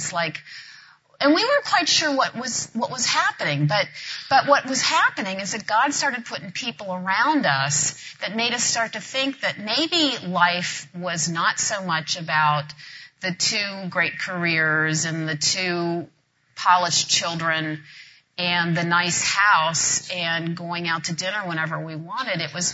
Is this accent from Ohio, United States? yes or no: yes; Cincinnati, Ohio, United States; Well, I grew up in Cincinnati, suburban life, oldest of four kids, overachiever